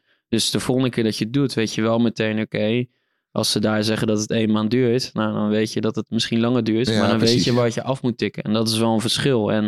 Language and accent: Dutch; Holland, Netherlands; Nou goed, ik sla hem even plat als Hollander hier.